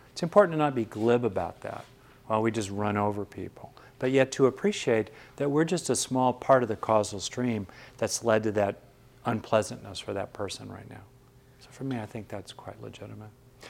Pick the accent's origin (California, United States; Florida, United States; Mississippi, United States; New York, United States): California, United States; Los Angeles; I grew up in Southern California in LA, smog almost all the time.